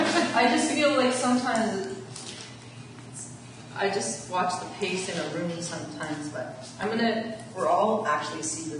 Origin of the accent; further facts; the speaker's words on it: England, United Kingdom; No, I'm from England.